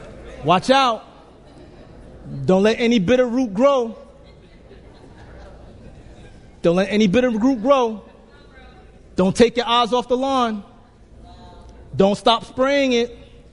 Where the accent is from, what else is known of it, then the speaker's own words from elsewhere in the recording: Brooklyn, New York, United States; Now, living in the South, you guys know I'm from Brooklyn. We don't deal with green grass, flower beds, mulch. No, concrete.